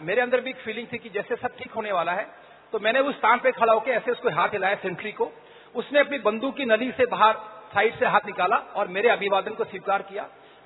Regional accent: Agra, Uttar Pradesh, India; मैंने कहा दोस्त मैं आगरा का रहने वाला हूं, आप परिवार के साथ आगरा आइए।

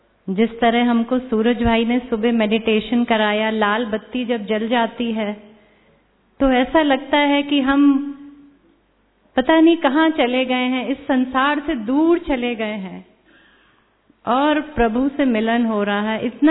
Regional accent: Lucknow, Uttar Pradesh, India; मैं लखनऊ से आई हूँ।

